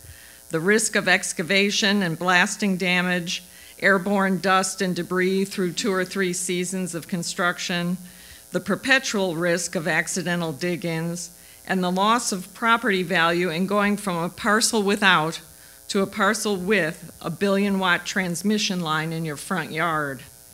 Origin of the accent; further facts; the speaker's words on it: Easton, New Hampshire, United States; I'm from Easton.